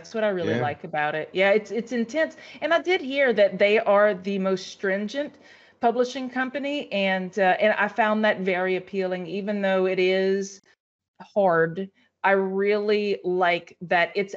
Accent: Louisiana, United States; So the Cajuns, we are a culture of people in Southwest Louisiana.

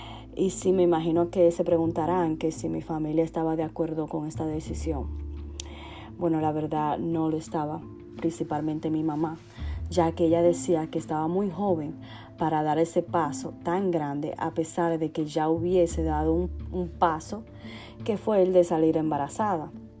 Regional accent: Dominican Republic; criarme en mi país de origen, que es República Dominicana

